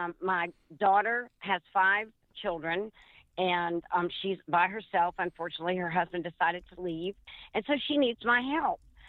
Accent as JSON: {"language": "English", "region": "the South", "country": "United States", "said": "But we are from the South, so I'm very proud."}